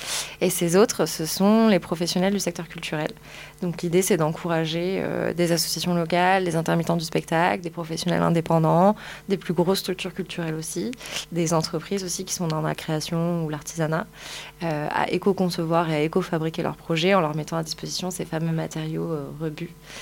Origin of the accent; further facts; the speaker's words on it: Morocco; j'ai grandi au Maroc